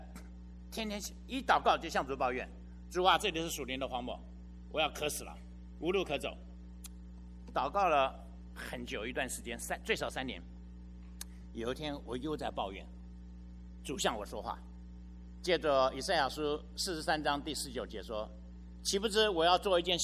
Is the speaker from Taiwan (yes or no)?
yes; Taiwan; also born or lived in Qingdao; now in United States; 因为我是生在青岛，长在台湾。然后来美国读书做事这样子的哈，所以到美国来之后呢